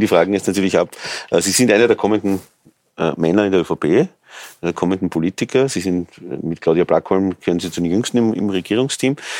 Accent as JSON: {"language": "German", "region": "Tyrol", "country": "Austria", "said": "Gerade als Tiroler weiß man, wie sehr man unter dem Transit auch leiden kann."}